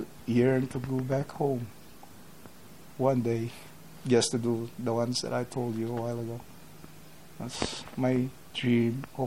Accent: Philippines; But actually, deep in my heart, I'm still a Filipino.

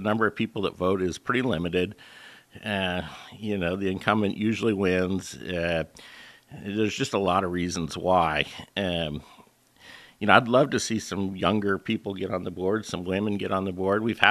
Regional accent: Sterling, Alaska, United States; also born or lived in Soldotna; Yeah, I was born in Soldotna, raised on my dad's homestead out in Sterling.

